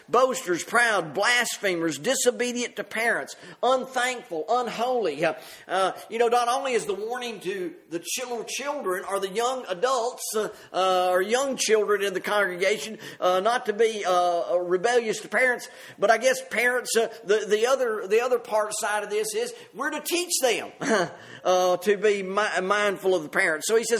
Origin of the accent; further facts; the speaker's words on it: Mississippi, United States; The dirt roads I grew up on in Mississippi, they were grand highways compared to some of the things I've ridden on over there.